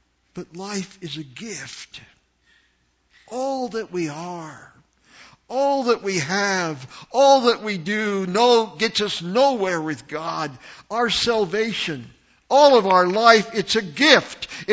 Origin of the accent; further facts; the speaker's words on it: United States; born there; I told you, I was born in the States, and I take pills for that.